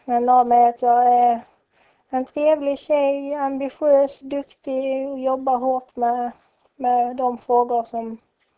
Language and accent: Swedish; Trolle-Ljungby, Skåne, Sweden; also born or lived in Kristianstad / Vä; now in Lund, Sweden; Jag kommer ifrån Kristianstad ursprungligen. Så bodde större delen av min barndom i Trolle-Ljungby utanför Kristianstad. Sen när jag gick i åttan så flyttade vi in till Vä. Och sen flyttade jag ner här när jag började plugga. Och här har jag blivit kvar.